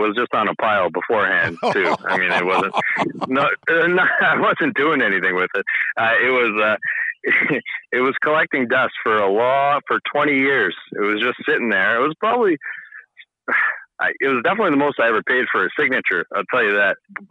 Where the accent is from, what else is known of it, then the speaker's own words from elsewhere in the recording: Toronto, Ontario, Canada; I grew up in Toronto.